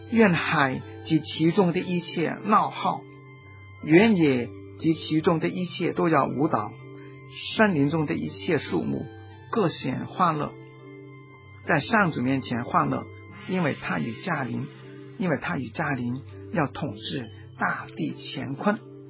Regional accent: Hong Kong; 我们香港人呢，都越来越喜欢热闹

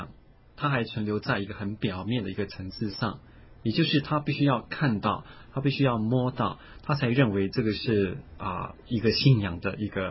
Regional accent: Taiwan; 因为我们台湾人都自以为我们是很世界上很有钱的人

